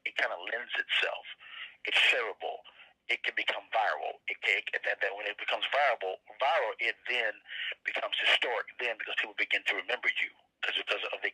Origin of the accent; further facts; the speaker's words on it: Dallas, Texas, United States; also born or lived in Huntington; Well, man, I was born in East Texas in a small town called Huntington, Texas.